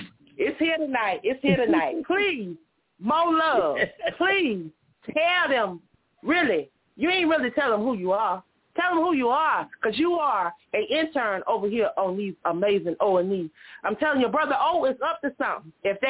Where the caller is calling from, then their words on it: Nashville, Tennessee, United States; I'm calling from Nashville, Tennessee.